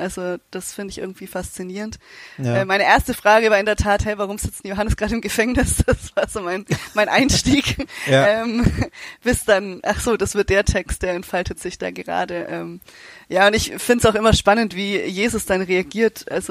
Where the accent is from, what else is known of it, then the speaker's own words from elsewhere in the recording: Nuremberg, Bavaria, Germany; moved away as an adult; now in Baden-Württemberg, Germany; Eigentlich komme ich aus Nürnberg, aber ich lebe schon seit über 15 Jahren in Baden-Württemberg und bin mittlerweile auch schon gut ins Schwäbische reingekommen